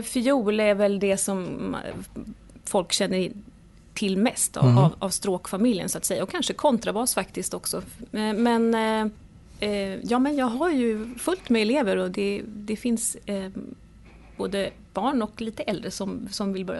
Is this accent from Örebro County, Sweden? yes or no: yes; Karlskoga, Örebro County, Sweden; Jag kommer från Värmland, Karlskoga.